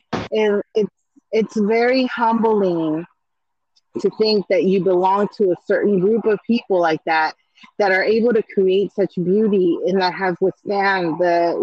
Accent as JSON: {"language": "English", "region": "California", "country": "United States", "said": "I like to say that I'm a Californian, because I feel like California pretty much consists of a lot of us like that."}